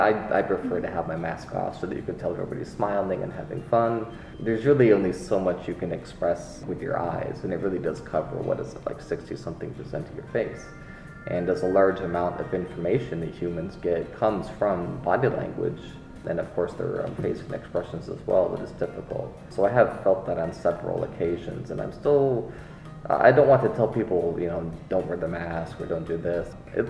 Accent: United States; I'm from America.

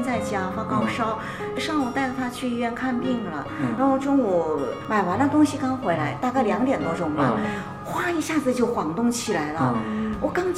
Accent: China; 我们的家乡也有一条小河，那条河水也经常会泛滥，所以我们印象中好像就是说灾害就是洪水，因为在中国地震还是比较少的

